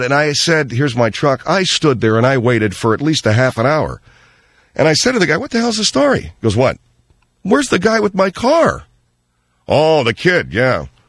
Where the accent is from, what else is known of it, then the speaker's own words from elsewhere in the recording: Arcadia, United States; I took her out to see the cap because I grew up in Arcadia, and I had this truck